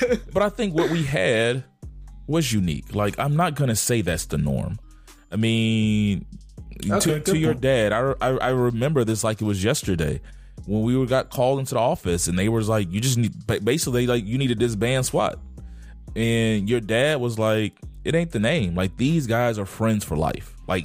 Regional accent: Mobile, Alabama, United States; We were teenagers growing up in Mobile, Alabama in the 90s, you know?

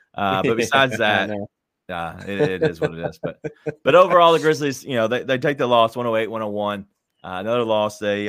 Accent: Memphis, Tennessee, United States; I don't know if it was because I was from Memphis

